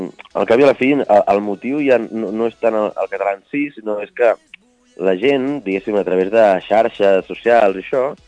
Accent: Barcelona, Catalonia, Spain; som tres amics de Barcelona, no?

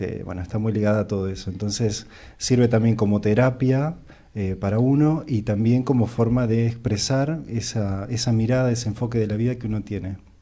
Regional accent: Argentina; le comentamos a los oyentes que soy argentino, ya se deben haber dado cuenta

